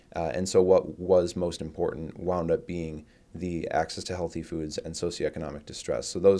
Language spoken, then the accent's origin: English; Flint, Michigan, United States; I grew up in the Flint area. My parents grew up in the Flint area, so this is home.